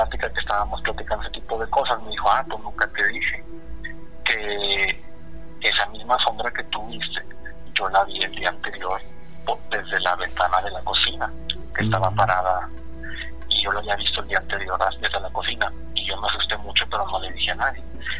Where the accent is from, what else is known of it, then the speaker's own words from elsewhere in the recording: Monterrey, Nuevo León, Mexico; now in Albuquerque, United States; yo vivo acá en Albuquerque, pero soy de Monterrey.